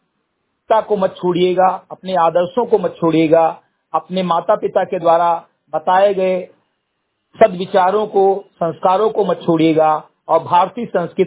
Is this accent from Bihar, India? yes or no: no; Katahi, Uttar Pradesh, India; ग्राम सभा समिति कटही विकासखंड मेनपुरवा जनपद बहराइच का मूल निवासी हूं